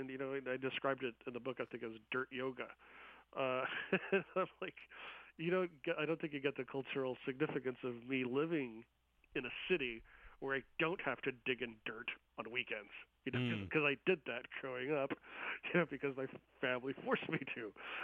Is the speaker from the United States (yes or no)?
yes; Texas, United States; now in Seattle, United States; I grew up Mexican Catholic in South Texas, like I mentioned, and you know, moving to Seattle, it was a journey of reinvention for me.